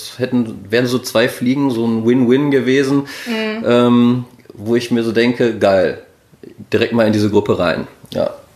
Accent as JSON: {"language": "German", "town": "Dortmund", "region": "North Rhine-Westphalia", "country": "Germany", "said": "Ich komme ursprünglich aus Dortmund, also ich bin nicht neu in Dortmund."}